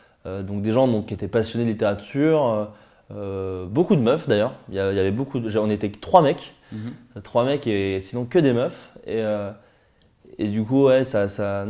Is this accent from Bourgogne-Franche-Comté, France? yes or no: yes; Autun, Bourgogne-Franche-Comté, France; moved away as an adult; Je viens de Bourgogne, d'Autun, qui est une petite ville en Bourgogne, dans laquelle j'ai grandi. J'ai passé 18 années là-bas. Et dès que j'ai pu, j'ai quitté.